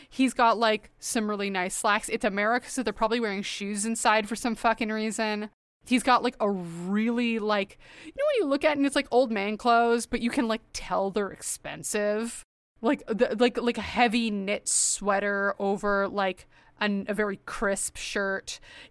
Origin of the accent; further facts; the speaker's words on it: Canada; I'm Canadian.